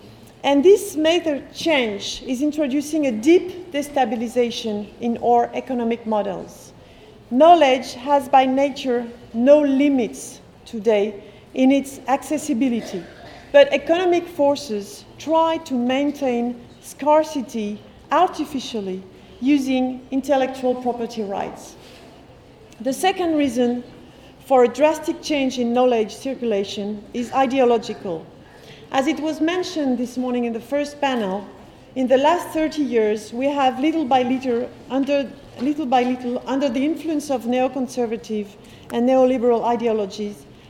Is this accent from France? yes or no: yes; France; I come from France, from an organization called VECAM